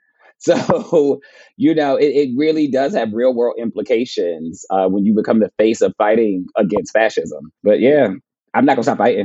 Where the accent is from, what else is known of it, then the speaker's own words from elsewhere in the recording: New Jersey, United States; Like, I'm from New Jersey.